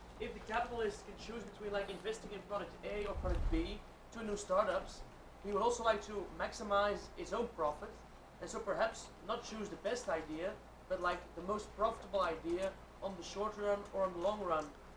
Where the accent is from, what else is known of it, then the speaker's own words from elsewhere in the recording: Belgium; English is a second language; I'm from Belgium with a lot of merchant companies